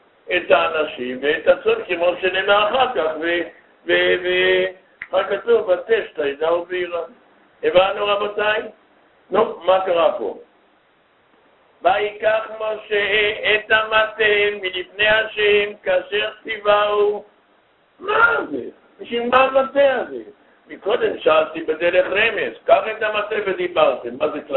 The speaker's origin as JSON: {"language": "Hebrew", "country": "Russia", "second_language": "Hebrew", "said": "סליחה, אני רוסי, לא יודע, אנגלית, אולי בהונגרית"}